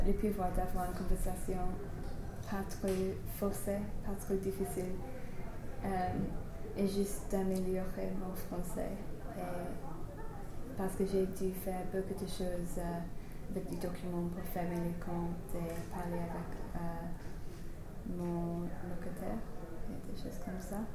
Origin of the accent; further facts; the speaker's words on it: England, United Kingdom; French is a second language; c'était clair que je suis anglaise.